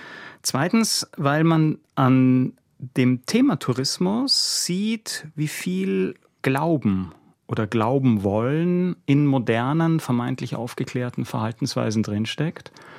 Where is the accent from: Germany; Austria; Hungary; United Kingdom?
Austria; now in Switzerland; soweit ich das als Österreicher, der in der Schweiz lebt, beurteilen kann.